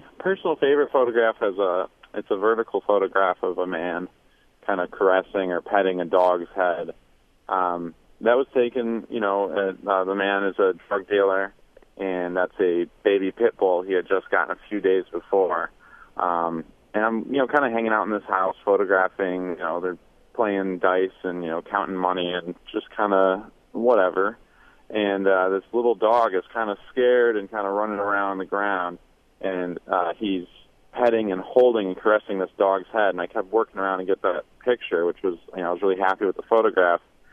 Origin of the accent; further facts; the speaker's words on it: New York, United States; But I don't think because I'm from New York, I'm a more important person.